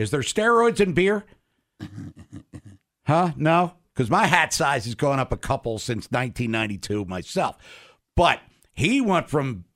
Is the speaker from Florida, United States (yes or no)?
no; Baltimore, Maryland, United States; You know, I grew up in Baltimore. Been there, done that. Live in a county now. I'm a county guy.